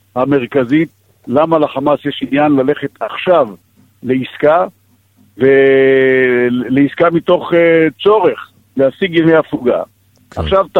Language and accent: Hebrew; Ashkelon, Southern District, Israel; אני נולדתי באשקלון, גדלתי כל חיי באשקלון, ונמצא באשקלון עכשיו.